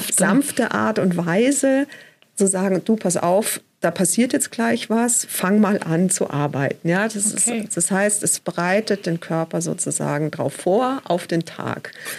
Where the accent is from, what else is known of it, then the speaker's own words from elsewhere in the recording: Bavaria, Germany; ich komme aus Bayern, da bekommt man immer einen halben Liter Apfelsaftschorle und den auch noch kalt oder ein Bier mittags zum Essen dazu.